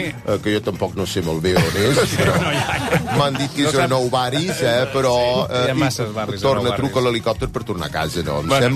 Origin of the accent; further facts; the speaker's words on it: Barcelona, Catalonia, Spain; Soc del barri d'Horta.